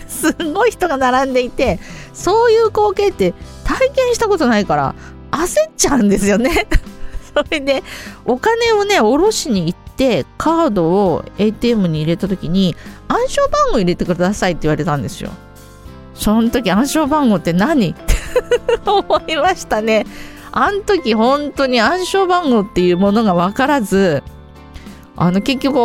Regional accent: Fujikawaguchiko, Yamanashi, Japan; moved away as an adult; now in Tokyo, Japan; 私が18歳で、上京して、まあ、山梨県の河口湖町ってところから、東京のね中野区に来たんですよ中野区に、働きに来たんです、郵便局の。

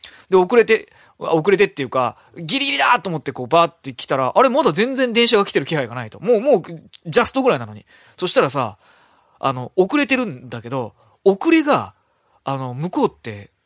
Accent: Saitama, Japan; 俺埼玉県民ですけど、池袋とか渋谷とかすげえ近いイメージなんですけど

